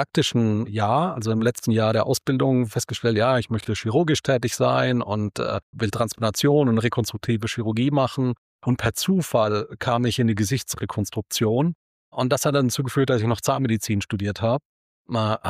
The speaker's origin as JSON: {"language": "German", "region": "Bavaria", "country": "Germany", "tie": "born or raised there", "said": "In Franken, nördliches Bayern."}